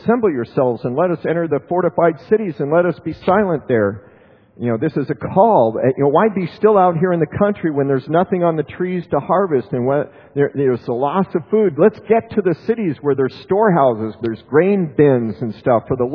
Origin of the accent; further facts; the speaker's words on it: United States; I have never known, as an American growing up, born in 1954, I have never known going into a grocery store and not seeing all the shelves full.